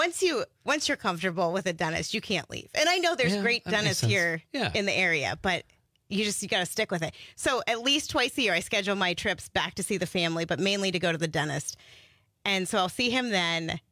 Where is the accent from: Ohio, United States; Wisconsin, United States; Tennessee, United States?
Ohio, United States; Oh, my gosh. Okay. I grew up in Ohio.